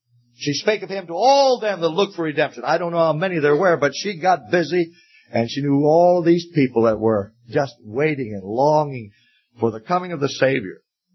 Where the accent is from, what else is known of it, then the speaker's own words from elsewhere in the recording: Bahamas; born there; I was born in the Bahamas